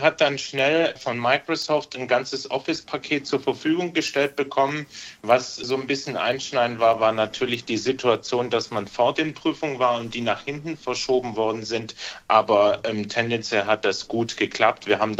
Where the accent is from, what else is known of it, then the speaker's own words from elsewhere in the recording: Berlin, Germany; also born or lived in Karlsruhe; Habe anfangs in Karlsruhe studiert und bin dann nach Berlin gewechselt, meine Heimatstadt.